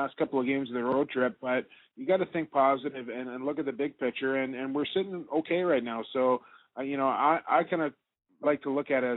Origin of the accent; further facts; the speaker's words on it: Coquitlam, British Columbia, Canada; The first time I had a chance to watch you play was in my hometown of Coquitlam, was at the U19 World Championships.